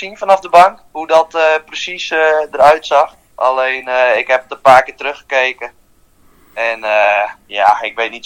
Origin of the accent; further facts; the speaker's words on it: Menaldum, Friesland, Netherlands; ik ben 21 jaar en ik kom uit Menaldum, uit Friesland. En dat ligt vlak bij Leeuwarden.